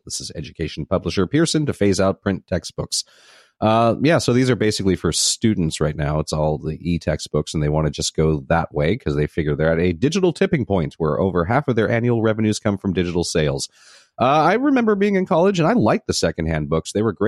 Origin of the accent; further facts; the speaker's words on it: Malta; I come from Malta, which is, I know where Malta is.